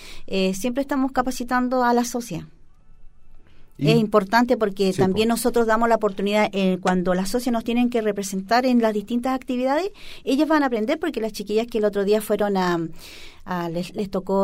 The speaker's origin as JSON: {"language": "Spanish", "town": "Arica", "region": "Arica y Parinacota", "country": "Chile", "said": "Maravilloso, porque yo soy de Arica, me encanta el folclore."}